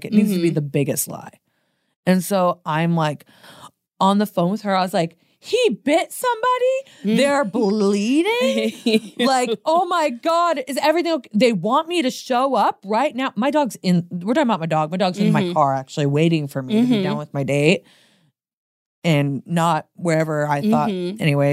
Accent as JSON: {"language": "English", "town": "Portland", "region": "Oregon", "country": "United States", "lives_now": "Los Angeles, United States", "said": "because I'm from Portland. Mm-hmm. So like I know a lot of people. Like Portland's kind of like a small big city"}